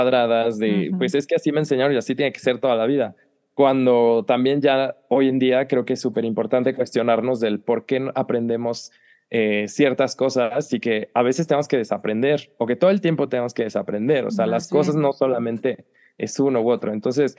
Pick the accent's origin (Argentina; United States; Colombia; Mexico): Mexico; somos mexicanos, o sea, el español llegó a América